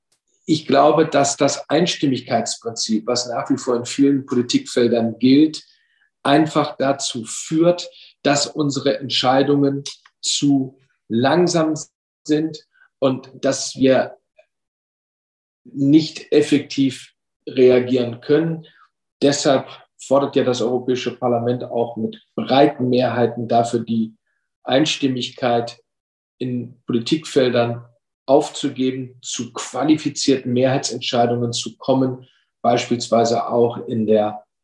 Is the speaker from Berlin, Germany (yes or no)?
no; Lower Saxony, Germany; Ich komme aus Niedersachsen, bin regional zuständig für den Elbe-Weser-Raum